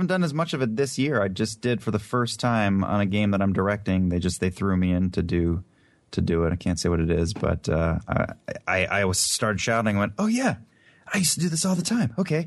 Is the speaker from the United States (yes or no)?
yes; New Jersey, United States; accent: New Jersey; It's not corny. I'm from New Jersey, man. That's my real. That is my native accent.